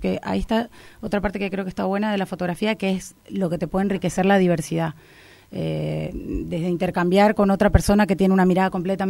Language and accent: Spanish; Posadas, Misiones, Argentina; moved away as an adult; now in Madrid, Spain; Sí, soy de Posadas.